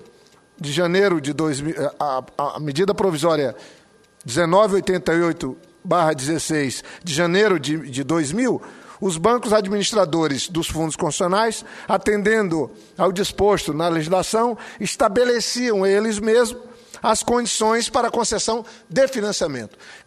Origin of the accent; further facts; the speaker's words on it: North Region, Brazil; Sou do Norte, estou falando do FNO, mas tem o FCO e tem o FNE.